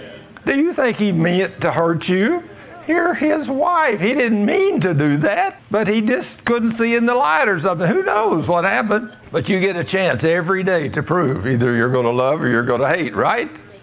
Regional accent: Texas, United States; as a Texan, you know, when I'd see an Oriental person, they all look just exactly the same.

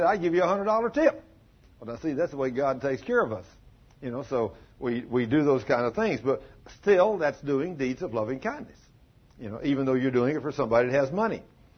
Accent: Texas, United States; I said, well, I'm not from Chicago. I'm from Texas. And I said, that's not the way we do things in Texas.

